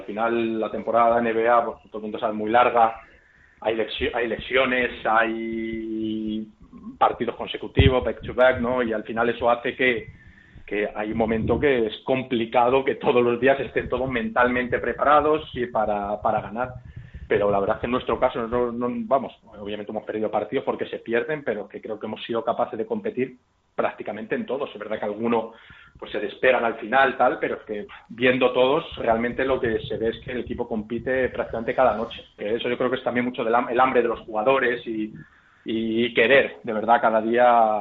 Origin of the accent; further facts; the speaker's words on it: Spain; Soy el primer español